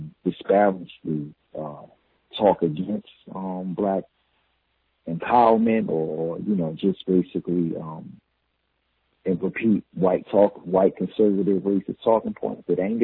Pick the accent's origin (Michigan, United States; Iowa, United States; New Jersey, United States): New Jersey, United States; Newark; I'm from Newark, New Jersey. 1968 riots. I was born in 1978, and they didn't start rebuilding Newark until maybe the 90s.